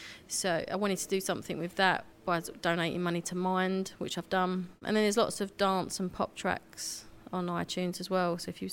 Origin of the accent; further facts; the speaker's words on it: Stanford-le-Hope, East of England, United Kingdom; born there; I was born in Essex, Stamford Lee Hope.